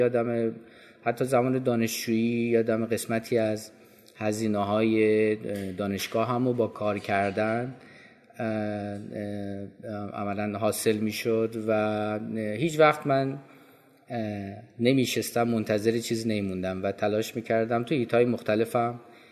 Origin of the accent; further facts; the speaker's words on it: Langarud, Gilan, Iran; also born or lived in Tehran; وقتی که من 2 سالم بود دوباره برگشتن به شهر و دیار خودشون در شمال، شهر لنگرود، و من بزرگ شده شهر لنگرودم